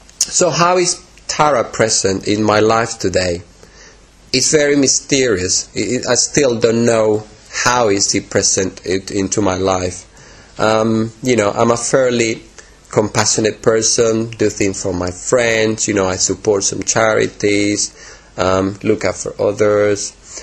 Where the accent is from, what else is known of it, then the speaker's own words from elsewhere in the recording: Madrid, Community of Madrid, Spain; English is a second language; moved away; I remember a friend of mine when we flew to Madrid, to my hometown, and we were leaving the airport, and he said, "Where are the trees?" Because Spain can be quite barren.